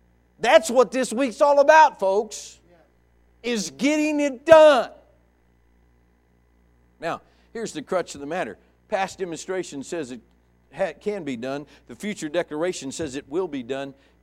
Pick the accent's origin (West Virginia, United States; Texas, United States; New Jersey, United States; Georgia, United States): West Virginia, United States; accent: hillbilly; Hey, listen, I'm from West Virginia. I guarantee you, I live in the north of central West Virginia.